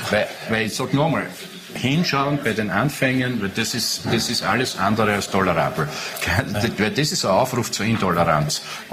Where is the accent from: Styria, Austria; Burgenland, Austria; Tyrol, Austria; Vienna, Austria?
Styria, Austria; Graz; Das ist nämlich Graz, meine Heimatstadt.